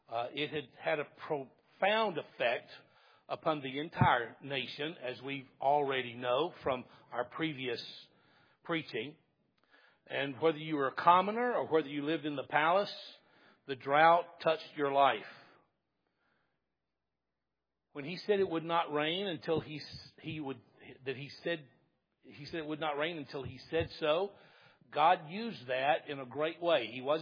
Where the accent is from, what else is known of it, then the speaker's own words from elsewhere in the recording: the South, United States; I grew up in the South, so I'm not being critical of that. I grew up on that kind of music.